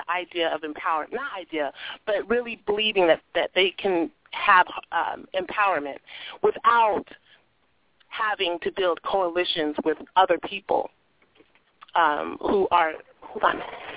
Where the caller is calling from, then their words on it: Portland, Oregon, United States; from Portland, Oregon.